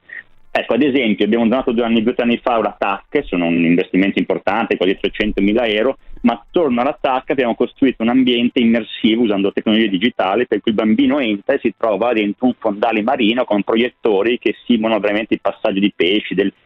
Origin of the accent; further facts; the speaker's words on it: Milan, Lombardy, Italy; siamo milanesi, siamo un po' bauscia di natura